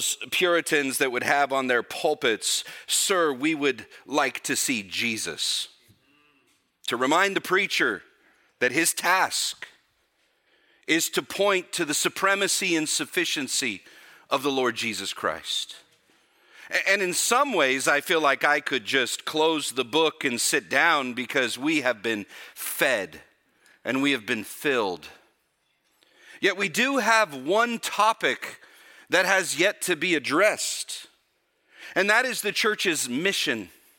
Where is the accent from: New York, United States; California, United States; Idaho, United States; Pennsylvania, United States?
California, United States; You all know, as a Californian